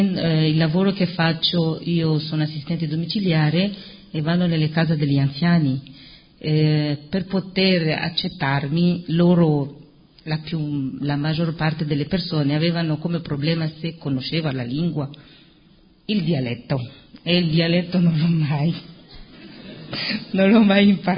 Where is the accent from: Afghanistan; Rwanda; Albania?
Rwanda; Italian is a second language; moved away as an adult; now in Italy; vengo da Ruanda, sono qua nel Primiero da 15 anni, sono fuggita anch'io dalla guerra da 2004.